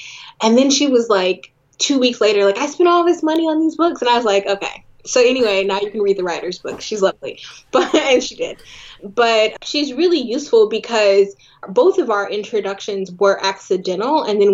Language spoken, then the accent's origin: English; California, United States; I'm from California, so a lot of my you know friends and classmates were Mexican-American.